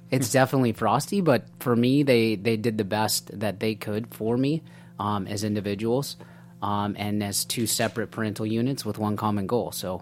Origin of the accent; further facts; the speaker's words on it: Buena Park, California, United States; also born or lived in Laguna Beach / Newport Beach; I grew up part-time in Buena Park with my dad and stepmom, and part-time in Laguna Beach, Newport Beach, with my mom and stepdad.